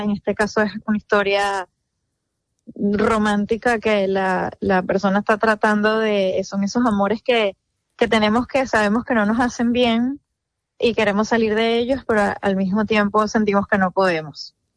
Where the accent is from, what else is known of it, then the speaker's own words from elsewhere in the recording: Caracas, Capital District, Venezuela; soy de Caracas, Venezuela.